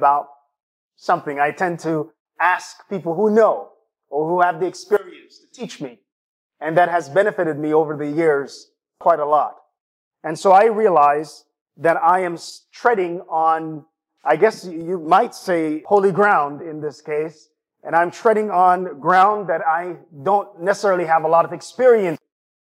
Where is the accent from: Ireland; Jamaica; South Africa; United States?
Jamaica; And I'm reminded of my hometown and my homeland, Jamaica.